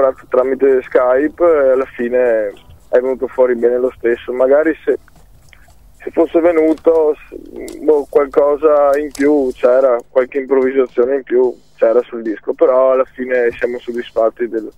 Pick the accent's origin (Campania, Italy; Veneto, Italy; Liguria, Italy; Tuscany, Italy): Veneto, Italy; da buona Veneta